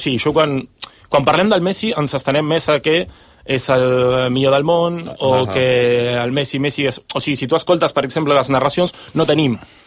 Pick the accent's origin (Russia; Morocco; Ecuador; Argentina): Argentina; now in Spain; jo sóc argentí, porto 8-9 anys aquí a Catalunya